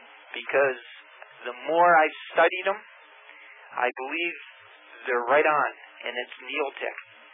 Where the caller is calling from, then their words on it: Wisconsin, United States; I'm calling from Wisconsin.